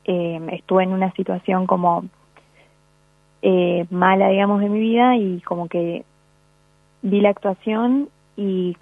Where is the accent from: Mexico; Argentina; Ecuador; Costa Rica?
Argentina; Buenos Aires Province; Soy de Zona Sur.